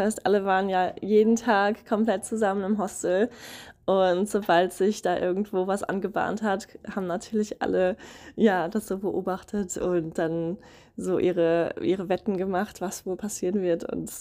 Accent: Germany; Vier Briten, vier britische Jungs waren noch da, eine Amerikanerin, ein Kiwi. Und ich als Deutsche.

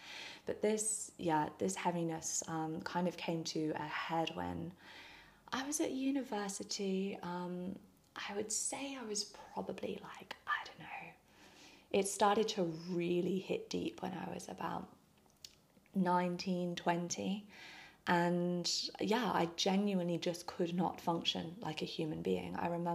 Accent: Bermuda; born there; So I was actually born in Bermuda. Not in the UK. I was born in Bermuda. My mum and dad lived there.

